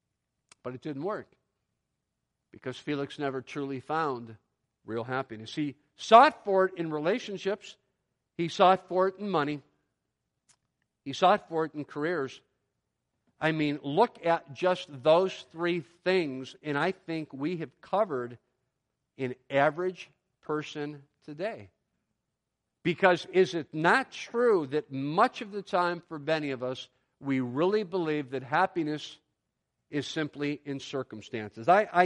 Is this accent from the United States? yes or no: yes; Cleveland, Ohio, United States; I grew up in Cleveland, and I grew up a sports fan in Cleveland.